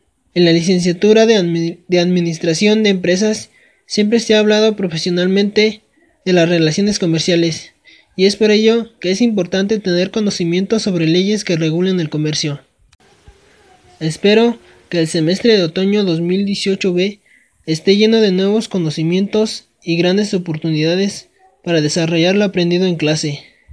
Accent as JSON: {"language": "Spanish", "town": "Atlacomulco", "region": "State of Mexico", "country": "Mexico", "tie": "born there", "said": "Hola, ¿qué tal? … quiero compartirles un poco de mi trabajo. Nací en Atlacomulco, Estado de México, y actualmente vivo en la comunidad de Mesa de Garnica, municipio de Temascalcingo, Estado de México."}